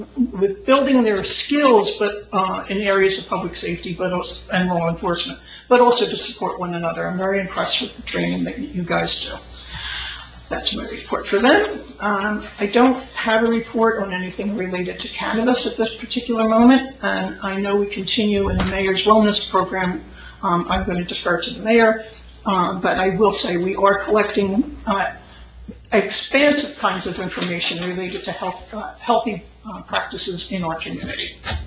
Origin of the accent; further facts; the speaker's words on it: New Jersey, United States; I say Lenape, I know everybody else says Lenape, but I say I grew up in South Jersey, and we say Lenape in South Jersey.